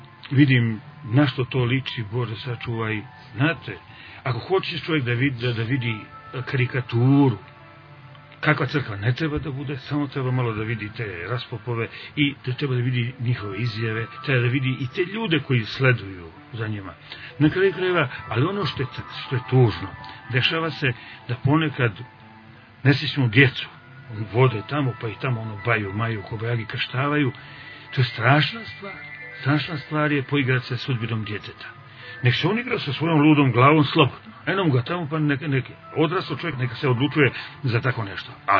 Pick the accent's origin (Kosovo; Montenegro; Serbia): Montenegro; Ja sam Srbin iz Crne Gore. I ja sam pravi Crnogorac zato što sam Srbin.